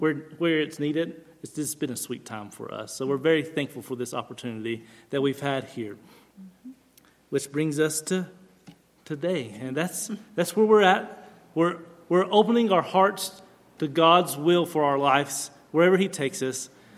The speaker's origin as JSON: {"language": "English", "region": "Virginia", "country": "United States", "tie": "born or raised there", "said": "And so the Lord led us out of the Air Force and took us back to where I grew up in Virginia."}